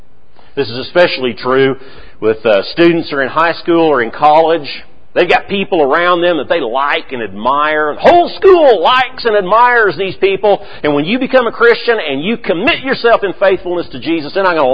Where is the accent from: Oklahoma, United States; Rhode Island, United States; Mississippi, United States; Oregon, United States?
Oklahoma, United States; I'm from Oklahoma, I didn't grow up on a boat